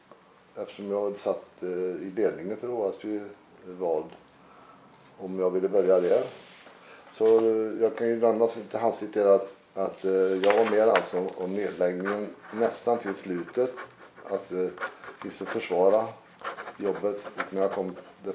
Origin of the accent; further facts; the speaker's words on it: Rockeby, Sweden; born there; Ja, jag är född i Rockeby, Lars Larsgården, i ett bondhem.